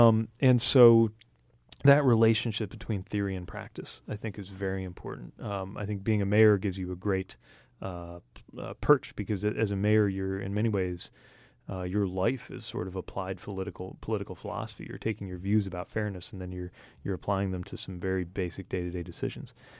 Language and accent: English; Midwest, United States; well, I'm from the Midwest and I do local government all day and I'm from a new generation.